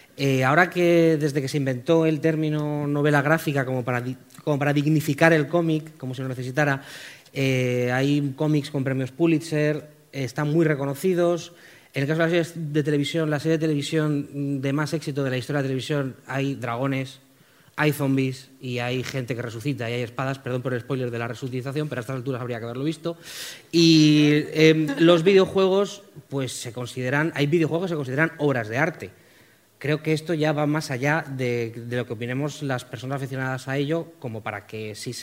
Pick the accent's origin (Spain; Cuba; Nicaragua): Spain; Madrid, Community of Madrid; soy el subdirector de Yotdown y soy de Madrid, a pesar de mi acento.